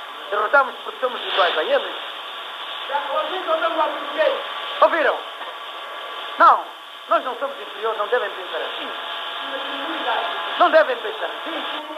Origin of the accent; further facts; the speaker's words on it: Mozambique; Nós somos moçambicanos e temos orgulho de sermos moçambicanos.